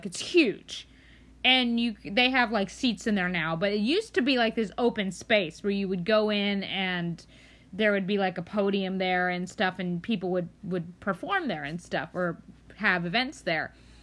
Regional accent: Fort Worth, Texas, United States; I'm from Fort Worth originally. That's my home. That's where I grew up. That's where I was raised.

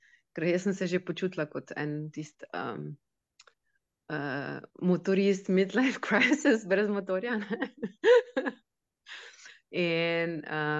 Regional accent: Velenje, Savinja, Slovenia; Prihajam iz Velenja

